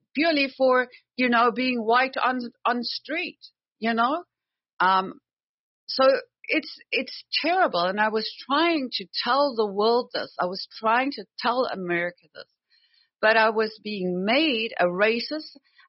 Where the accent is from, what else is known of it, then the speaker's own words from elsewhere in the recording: South Africa; I apply for a job as a South African citizen who grew up there and lived there.